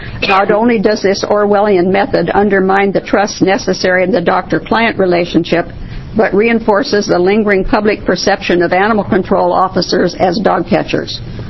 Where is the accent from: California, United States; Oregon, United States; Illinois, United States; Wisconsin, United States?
Oregon, United States; Creswell; And I'm from Creswell, Oregon.